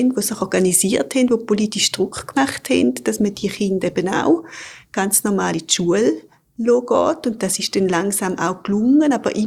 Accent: Eastern Switzerland, Switzerland; Und ich bin jetzt zum Beispiel in der Ostschweiz aufgewachsen, so in einem Dorf von 3000 Einwohnern. Ich bin auch Ende 70er Jahre auf die Welt gekommen.

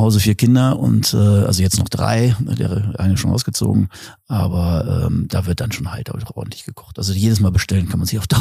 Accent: Hanover, Lower Saxony, Germany; ich bin halt in Hannover eigentlich aufgewachsen, teilweise mittendrin und habe das immer geliebt und dann sind wir hier ins schöne Westfalen gezogen und ich habe mich dann immer weiter verkleinert, bis ich irgendwann in Davidsberg gewohnt habe. Das ist kein 2000 Einwohnerörtchen.

